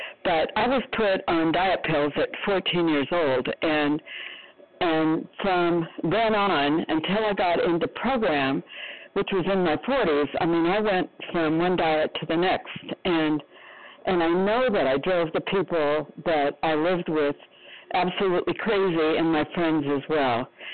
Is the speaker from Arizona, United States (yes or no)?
yes; Arizona, United States; I am from Arizona.